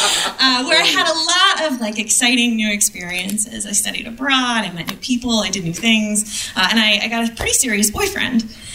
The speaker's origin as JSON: {"language": "English", "region": "Midwest", "country": "United States", "tie": "born or raised there", "said": "So, I grew up in the Midwest. good church-going family."}